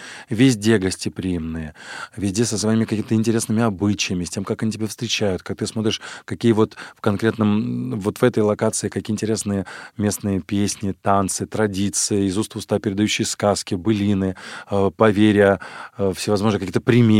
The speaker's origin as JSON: {"language": "Russian", "town": "Novorossiysk", "region": "Krasnodar Krai", "country": "Russia", "tie": "born or raised there", "said": "Да, абсолютно верно. Я родом из"}